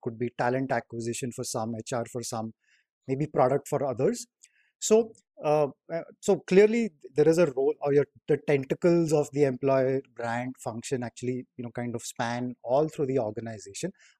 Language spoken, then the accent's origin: English; Pune, Maharashtra, India; So I'm from Pune